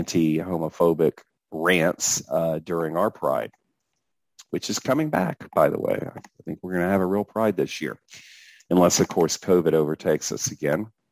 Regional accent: Atlanta, Georgia, United States; Well, I've heard of it, but I certainly never walked into the bar, even though I grew up in Atlanta.

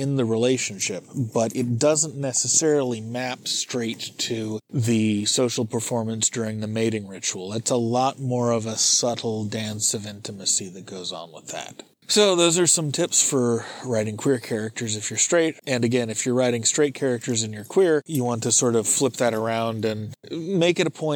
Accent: San Francisco, California, United States; it's one of those things you can't avoid growing up in San Francisco.

